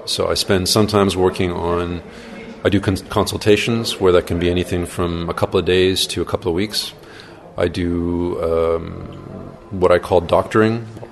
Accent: Montreal, Quebec, Canada; back in my hometown of Montreal

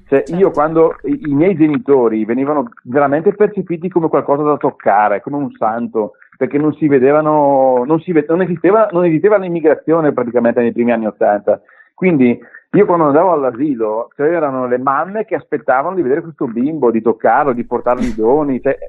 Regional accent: Brescia, Lombardy, Italy; E sono cresciuto in un'Italia completamente diversa da quella che leggiamo adesso

